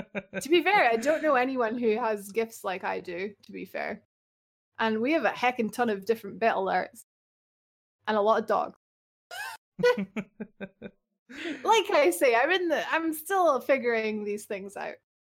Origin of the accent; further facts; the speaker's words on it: Scotland, United Kingdom; I am Scottish. A lot of people like my voice, which is cool.